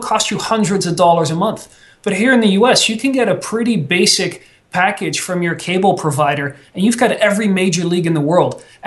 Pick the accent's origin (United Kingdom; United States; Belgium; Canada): Belgium; I remember growing up in Belgium, it was really hard to keep track of foreign leagues.